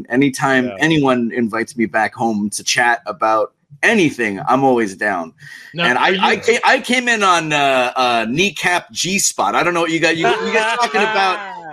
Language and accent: English; Philippines; I'm Filipino. I know I look young, but I'm actually 87 years old.